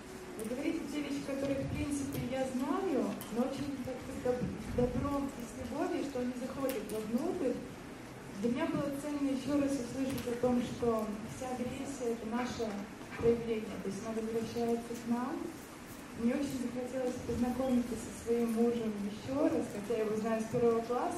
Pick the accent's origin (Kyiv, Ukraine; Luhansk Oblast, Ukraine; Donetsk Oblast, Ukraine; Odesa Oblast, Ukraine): Odesa Oblast, Ukraine; Odesa; я из Одессы.